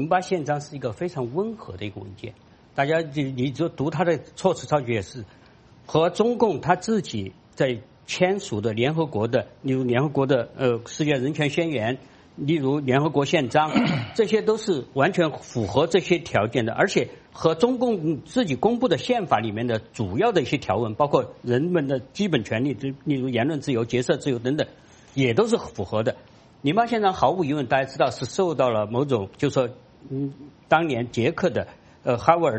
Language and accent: Chinese; China; 我们中国人也是人